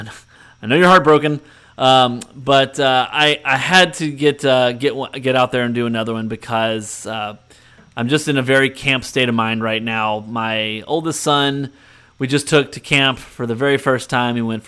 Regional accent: Mississippi, United States; the camp experience that I had growing up in Mississippi, where we were so connected to the people in the other states because there weren't that many Jews in Mississippi

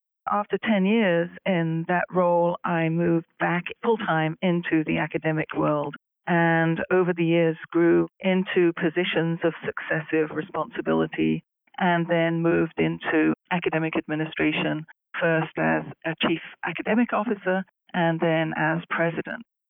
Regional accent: London, United Kingdom; moved away as an adult; now in United States; from my accent, you can probably tell that I'm originally from the UK. I was born and brought up and did all my education in London

